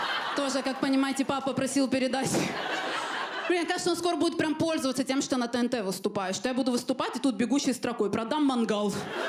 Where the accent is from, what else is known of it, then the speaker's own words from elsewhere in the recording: Armenia; Я армянка. Мне для того, чтобы посмотреть видео секса, надо сначала посмотреть видео со свадьбой. Чтобы понимать, насколько армяне консервативны, я все эти шутки утверждала у родителей.